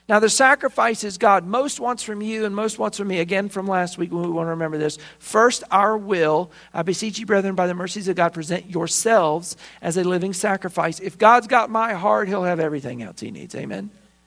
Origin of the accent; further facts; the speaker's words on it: United Kingdom; I'm British. My mom was born in England.